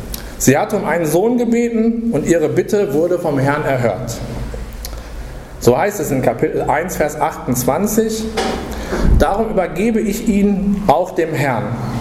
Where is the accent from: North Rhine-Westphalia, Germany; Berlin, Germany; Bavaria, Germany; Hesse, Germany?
North Rhine-Westphalia, Germany; Essen; In meiner Heimatstadt in Essen, da gibt es im Stadtteil Rüttenscheid ein Schwimmzentrum